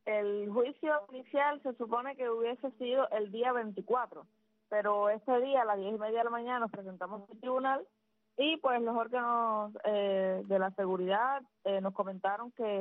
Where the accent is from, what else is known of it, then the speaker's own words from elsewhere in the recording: Cuba; nosotros también somos ciudadanos cubanos